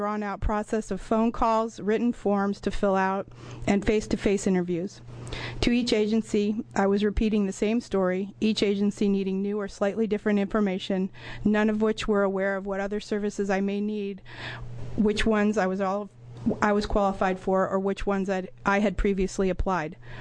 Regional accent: Ashland, Oregon, United States; representing the Southern Oregon Early Learning Hub that covers Jackson and Josephine counties, and I'm from Ashland.

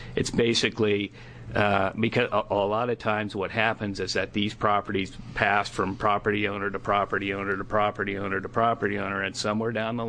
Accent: United States; I grew up in Columbia County. We had a lot of folks like that in Columbia County, Representative Witt's district, in the 1970s.

